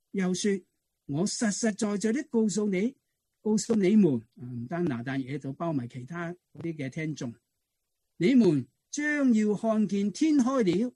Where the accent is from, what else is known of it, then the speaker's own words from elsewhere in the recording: China; 用我们中国人的话来讲呢， 家人团聚一起，那种的快乐叫做天门之乐。